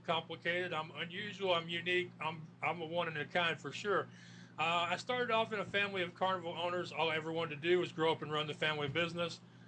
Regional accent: Spring, Texas, United States; I'm from Spring, which is just a little bit further up the road. But yes, I'm born and raised in Texas.

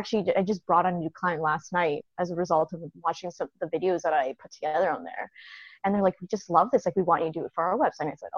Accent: Canada; moved away as an adult; now in United States; I'm originally from Canada.

